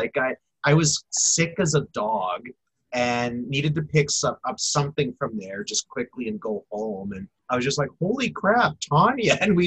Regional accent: St. Albert, Alberta, Canada; growing up in St. Albert, where we grew up

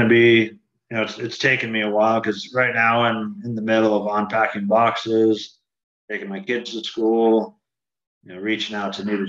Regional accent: Boise, Idaho, United States; My parents still live in the same house I was born and raised in Boise.

